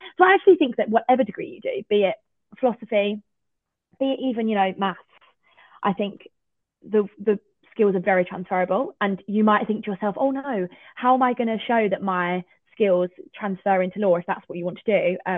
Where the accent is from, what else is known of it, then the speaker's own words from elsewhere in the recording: East of England, United Kingdom; I'm from Essex, so I was always going to apply to London firms.